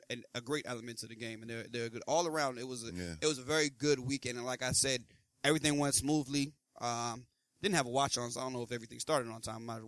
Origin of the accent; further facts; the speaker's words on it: Philadelphia, Pennsylvania, United States; I was born in Philadelphia, grew up a Philadelphia fan of everything because my older brother was, and that's why I followed.